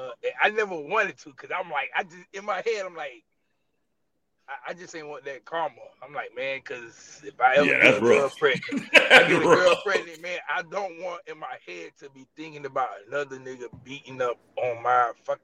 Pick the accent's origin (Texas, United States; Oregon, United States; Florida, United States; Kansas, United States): Florida, United States; Opa-locka; Yeah, Opa-locka, you're going to be looking for a bullet, because, look, one thing, I'm from Opa-locka